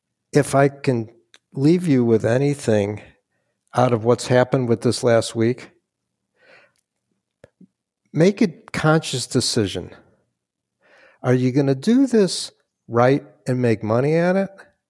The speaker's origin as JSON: {"language": "English", "town": "Chicago", "region": "Illinois", "country": "United States", "said": "So I'm from Chicago, and a man who has since passed away ran a firm that I knew about"}